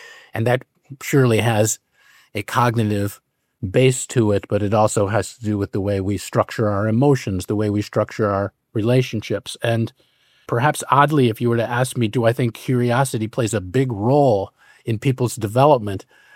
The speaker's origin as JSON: {"language": "English", "country": "United States", "said": "You know, I'm an American, right?"}